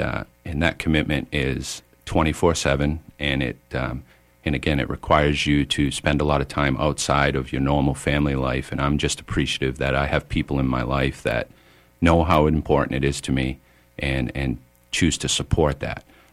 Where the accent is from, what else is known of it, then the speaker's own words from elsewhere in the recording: Indian Island, Maine, United States; I was born and raised on Indian Island.